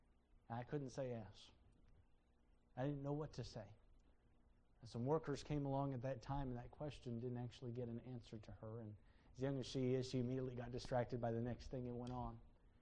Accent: Odesa, Odesa Oblast, Ukraine; I grew up in Ukraine, and I learned Russian in the city I was born in, Odessa. Ukrainian is fairly similar, and so I can kind of muddle my way around through it.

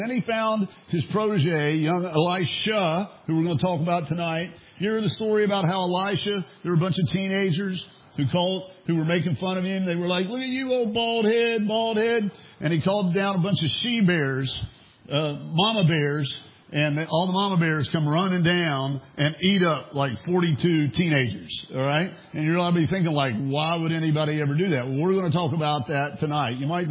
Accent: Montgomery, West Virginia, United States; now in Huntington, United States; You've heard, I grew up in Montgomery, West Virginia. We had the Montgomery Herald.

